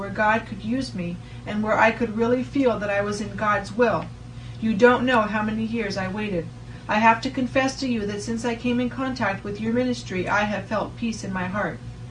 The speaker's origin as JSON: {"language": "English", "country": "Ecuador", "moved": "yes", "lives_now": "United States", "said": "I am from Ecuador, but have been naturalized here in the USA."}